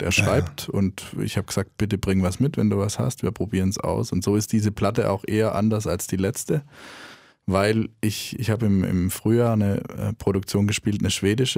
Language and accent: German; Nagold, Baden-Württemberg, Germany; now in Tübingen, Germany; Naja, ich bin im Schwarzwald aufgewachsen, bin ich nach Tübingen gekommen